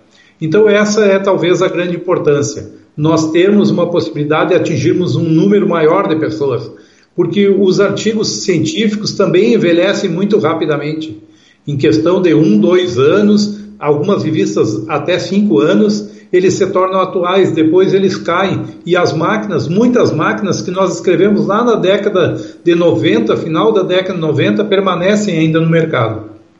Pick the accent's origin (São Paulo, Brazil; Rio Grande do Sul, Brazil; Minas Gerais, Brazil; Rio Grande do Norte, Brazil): Rio Grande do Sul, Brazil; é gaúcho? Sou gaúcho.